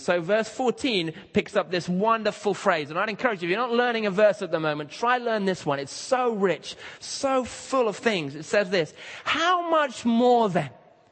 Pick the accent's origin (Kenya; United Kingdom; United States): Kenya; We used to sing a song when I was growing up in Kenya.